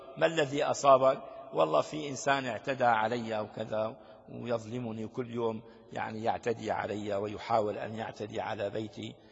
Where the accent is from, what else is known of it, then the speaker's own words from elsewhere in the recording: Syria; هذه هنا في البلاد ما في، منا عندنا في سوريا قد يوجد من موديل 1950